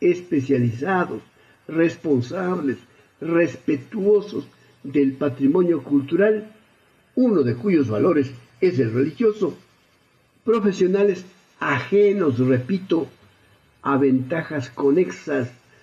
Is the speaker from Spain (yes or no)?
no; Ecuador; Como ecuatoriano, solicito respetuosa y firmemente